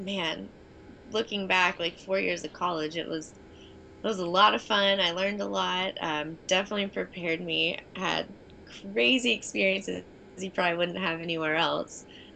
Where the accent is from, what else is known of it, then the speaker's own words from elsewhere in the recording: Knoxville, Tennessee, United States; Big money maker, and they're based in Knoxville. So that's nice because they're in my hometown.